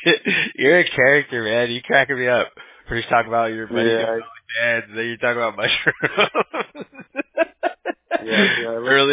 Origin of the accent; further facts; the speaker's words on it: Huntington Beach, California, United States; I'm from California, though. Like, I grew up in Huntington Beach. So, I mean, yeah, I've lived by the ocean my whole life.